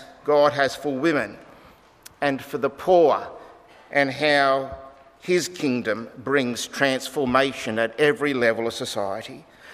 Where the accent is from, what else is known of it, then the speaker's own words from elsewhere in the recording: Australia; I felt this enormous sense of pride in being an Australian.